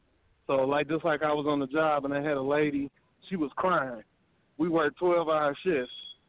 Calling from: Indianapolis, Indiana, United States; Indianapolis.

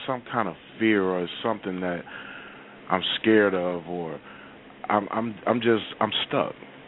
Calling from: Milwaukee, Wisconsin, United States; I'm calling from Milwaukee. Yeah, yes, ma'am. Milwaukee, Wisconsin.

